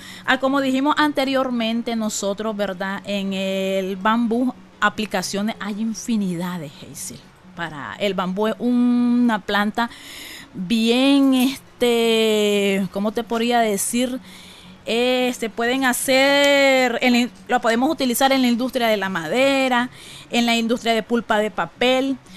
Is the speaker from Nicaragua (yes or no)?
yes; Nicaragua; nosotros como nicaragüenses